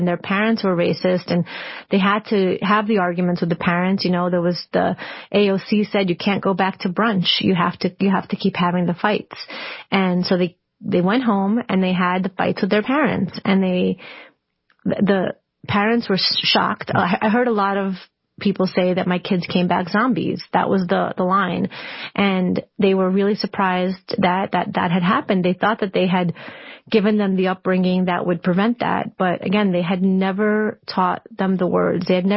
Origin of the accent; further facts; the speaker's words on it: Brooklyn, New York, United States; I grew up poor in Brooklyn, and I was living in a very wealthy part of Brooklyn when the pandemic hit.